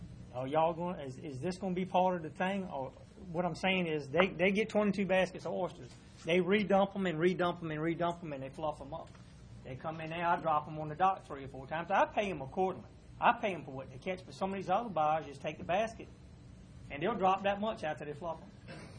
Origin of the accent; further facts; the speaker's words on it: Rescue, United States; I'm from Rescue.